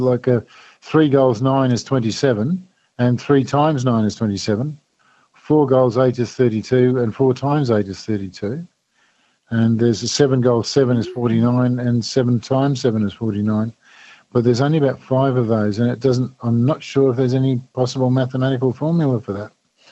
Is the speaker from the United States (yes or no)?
no; London, United Kingdom; born there; I was born down south near Crystal Palace.